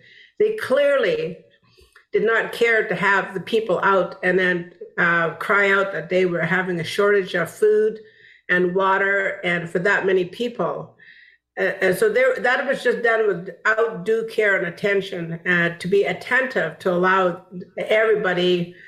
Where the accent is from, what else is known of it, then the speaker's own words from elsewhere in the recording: British Columbia, Canada; I'm from the Wet'suwet'en Nation